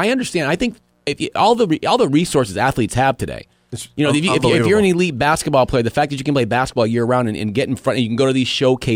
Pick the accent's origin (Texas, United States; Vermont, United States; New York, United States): Vermont, United States; Rutland; There's nothing more important to me growing up in Rutland than my first Rutland High School jersey was the most important thing I had ever put on in my life.